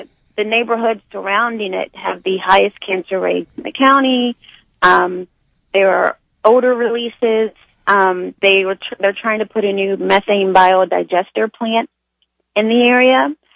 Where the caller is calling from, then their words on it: Louisville, Kentucky, United States; I'm calling from Louisville, Kentucky.